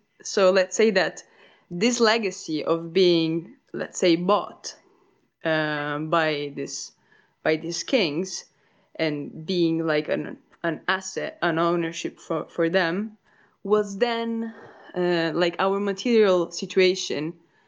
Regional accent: Sardinia, Italy; English is a second language; Okay, so I'm a person from... I'm 20 years old. I'm a person from Sardinia.

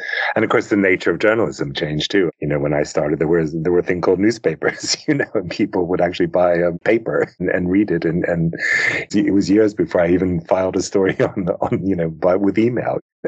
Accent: United States; also born or lived in Turkey / England; you know, I'm American, I'm not English, so the idea of these two cultures, which I had adopted, the Turkish and the English

